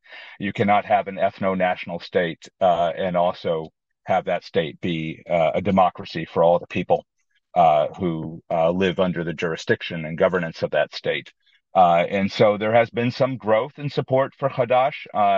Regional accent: Wisconsin, United States; also born or lived in Jerusalem; And I am somebody who grew up largely in Wisconsin, but we moved to Wisconsin from Jerusalem in 1983. As a child, I lived in Jerusalem from 1977 to 1982 with my family. I am a Jew.

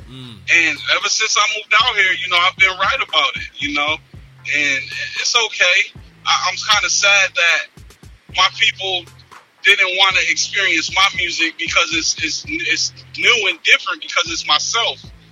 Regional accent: Syracuse, New York, United States; So I was born in Syracuse, New York.

